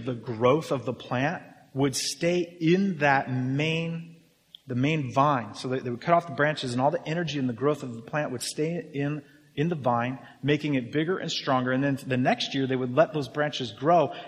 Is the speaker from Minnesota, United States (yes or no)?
no; Arizona, United States; I mean, I grew up in Arizona. I grew up in the desert.